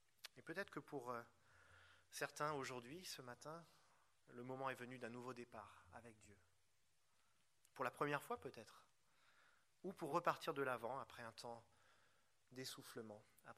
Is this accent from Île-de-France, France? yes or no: yes; Paris, Île-de-France, France; Je suis parisien.